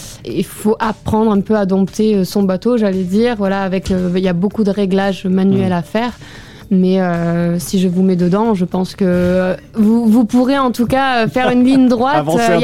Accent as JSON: {"language": "French", "country": "Monaco", "said": "personne ne m'a aidé, on va dire, enfin m'a intégré dans le projet parce que j'étais de Monaco ou n'importe quoi."}